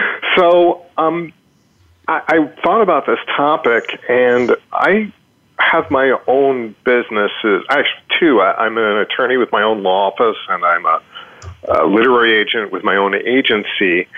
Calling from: New York City, New York, United States; I'm calling from New York in my office, New York City.

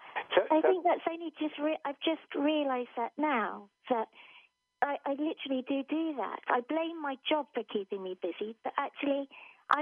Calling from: London, United Kingdom

